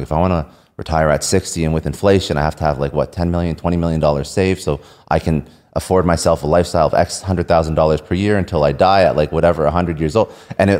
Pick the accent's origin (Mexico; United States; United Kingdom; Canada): Canada; I'm Canadian. So when you play hockey in the winter, then your summer sport is either baseball or soccer.